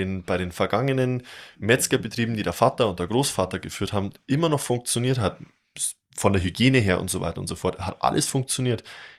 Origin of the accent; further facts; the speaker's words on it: Ingolstadt, Bavaria, Germany; Also ich komme aus Ingolstadt.